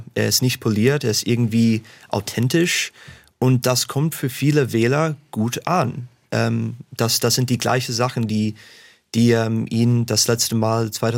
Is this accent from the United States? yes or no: yes; Charleston, South Carolina, United States; German is a second language; now in Berlin, Germany; Ich komme aus South Carolina, also Charleston, South Carolina im Südosten. Ich habe aber eine enge Beziehung zu Deutschland, lebe hier zurzeit in Berlin.